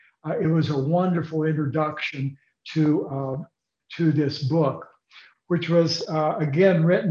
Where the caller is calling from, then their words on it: Zanesville, Ohio, United States; I'm coming from Zanesville, Ohio, which is about, maybe 60 miles from Columbus.